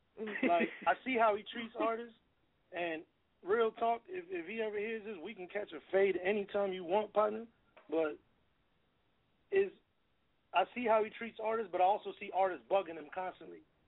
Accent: Georgia, United States; I'm from Clay County, Georgia

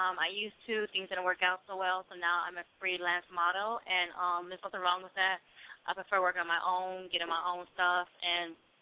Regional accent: Chicago, Illinois, United States; Okay, well, basically, I was raised in Chicago, mostly in the suburbs.

